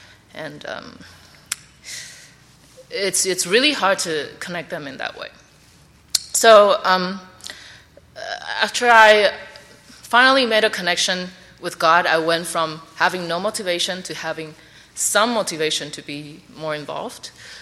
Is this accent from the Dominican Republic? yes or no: yes; Dominican Republic; I guess some of you guys probably know that I'm from the Dominican Republic. And although I grew up there, and I've lived there for many years